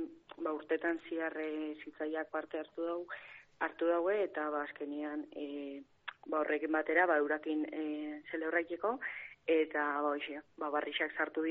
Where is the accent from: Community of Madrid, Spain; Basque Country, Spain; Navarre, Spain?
Navarre, Spain; Goñi; Nik ustot, ni geixen bat Goñikoa naiz